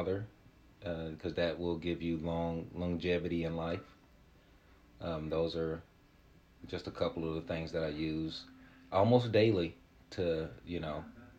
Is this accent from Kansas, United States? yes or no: yes; Liberal, Kansas, United States; Oh, I grew up in Liberal, Kansas. Childhood was, it was pretty fair.